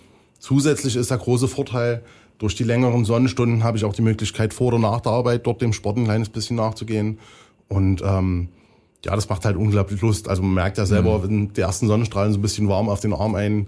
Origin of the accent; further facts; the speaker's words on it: Saxony, Germany; Wir kommen aus dem Vogtland, da war es immer recht bergig.